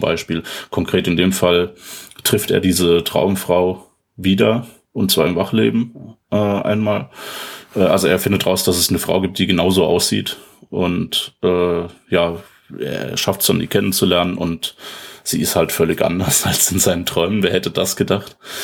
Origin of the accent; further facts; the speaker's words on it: Germany; ich bin ja Deutscher.